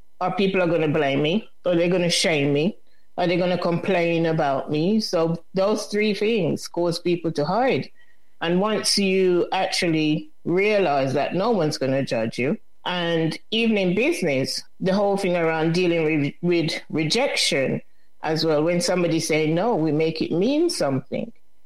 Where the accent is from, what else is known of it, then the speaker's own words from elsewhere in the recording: Jamaica; I was brought up in Jamaica in a very tight-knit community